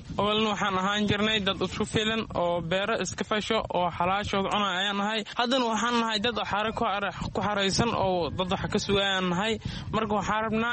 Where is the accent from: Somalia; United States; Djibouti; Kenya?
Somalia; Middle Juba; waxaan ka soo barakacnay jabada dhexe ayaan ka soo barakacnay marka wiil soomaaliyeed aan ahay